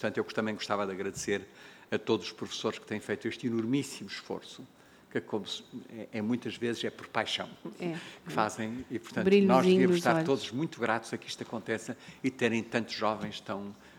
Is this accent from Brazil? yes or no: no; Mozambique; eu cresci em Moçambique, e os livros de botânica falavam de muitas árvores que eu nunca tinha visto.